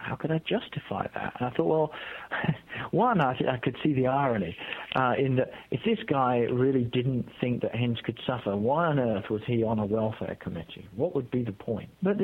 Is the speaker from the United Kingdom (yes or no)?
yes; United Kingdom; they would leave my hometown in the UK and they would end up somewhere in Siberia.